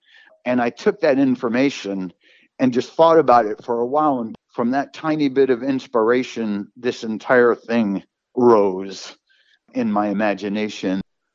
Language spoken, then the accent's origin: English; Newark, New Jersey, United States; also born or lived in West Texas; I was born in the West Texas desert, out in the middle of nowhere. But I grew up from age 7 to adulthood in Newark, New Jersey, which you can imagine the contrast between those two places.